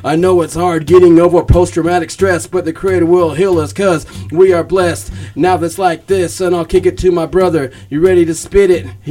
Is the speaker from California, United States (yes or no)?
yes; Anderson, California, United States; also born or lived in Redding; Anderson, and then as a youth, and then, you know, Redding, greater Redding area for pretty much the rest of my life.